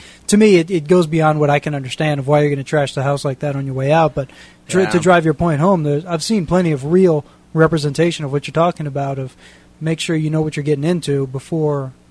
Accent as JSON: {"language": "English", "town": "New Orleans", "region": "Louisiana", "country": "United States", "lives_now": "Antelope Valley, United States", "said": "I'm from New Orleans, so I've seen those houses. I've been back 3 times since the storm."}